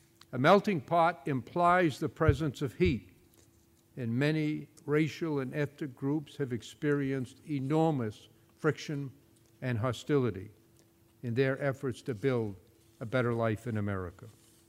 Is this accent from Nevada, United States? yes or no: no; Waterville, Maine, United States; The subject has varied widely, including my experiences growing up in Waterville, serving in the Senate, chairing the peace process in Northern Ireland